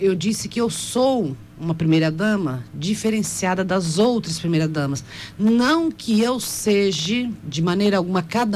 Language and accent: Portuguese; Itaporã, Mato Grosso do Sul, Brazil; born there; Que, pessoal, eu sou nascida em Itaporã, O pessoal já me conhece.